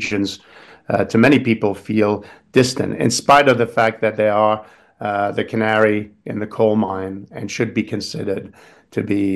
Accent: England, United Kingdom; also born or lived in United States; I lived for 40 years in the US. I'm English. I'm an English national and French, so I have three passports.

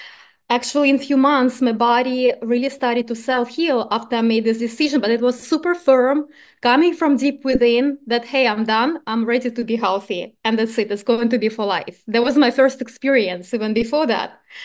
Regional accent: Crimea, Ukraine; originally, as you said, I was born and raised in Crimea in a medical family.

